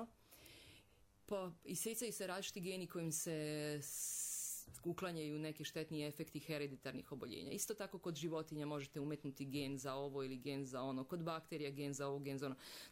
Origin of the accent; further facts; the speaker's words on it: Republika Srpska, Bosnia & Herzegovina; na teritoriji Bosne i Hercegovine, kod nas u Republici Srpskoj